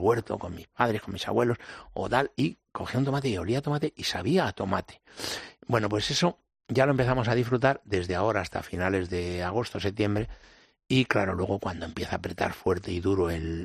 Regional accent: Villaconejos, Community of Madrid, Spain; born there; Que soy nacido en Villaconejos

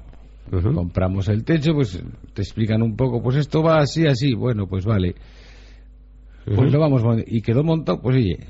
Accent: Falces, Navarre, Spain; yo vengo de del pueblo de Falces

